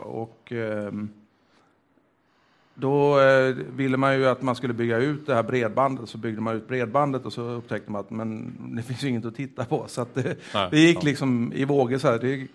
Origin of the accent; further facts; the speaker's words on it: Denmark; Swedish is a second language; Jag är då en dansk virrhjärna